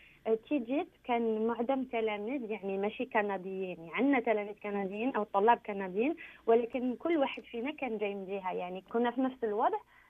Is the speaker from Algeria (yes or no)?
yes; Algeria; من الجزائر، في الوقت الحالي نحضر في ماجستير بجامعة مكيل في علم الإحصاء،